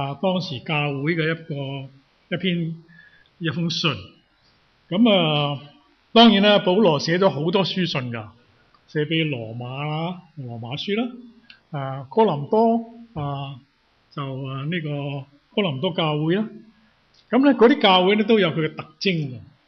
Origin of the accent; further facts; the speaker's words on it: Guangdong, China; 我们广东人很清楚，虚就空的嘛